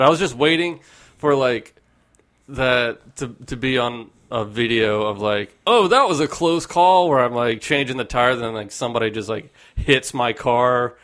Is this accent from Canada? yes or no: yes; Canada; I'm from Canada, eh?